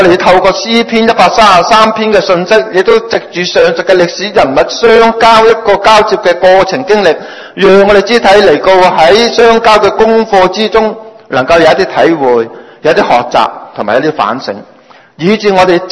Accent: China; 唉，我哋中国人有句说话，机会仲唔理，一语砌你啊，系咪？

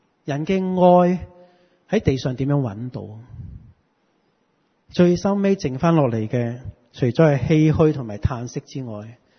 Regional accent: China; 这些价值观其实今天不经不觉都植根在这个我们中国人的传统里面。

